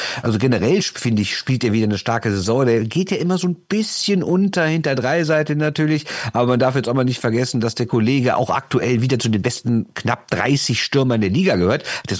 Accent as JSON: {"language": "German", "town": "Düsseldorf", "region": "North Rhine-Westphalia", "country": "Germany", "said": "mir als Düsseldorfer"}